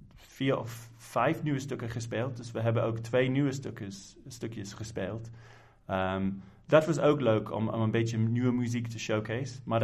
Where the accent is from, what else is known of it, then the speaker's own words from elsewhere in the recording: United Kingdom; Dutch is a second language; now in Netherlands; ik ben een Engelse man, maar ik ben hier al 10 jaar.